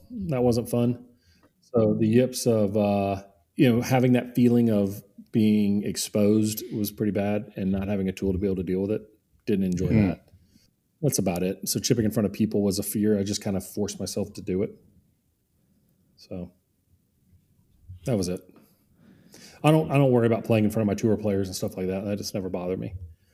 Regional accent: Louisiana, United States; that being said, though, I am from Louisiana, you know, and so we probably have something along those lines.

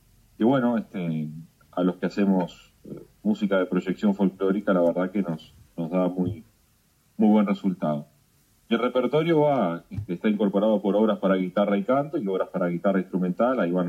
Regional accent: Cardona, Soriano, Uruguay; yo efectivamente soy de Cardona, me formé académicamente en un conservatorio de Leoncio Marichal

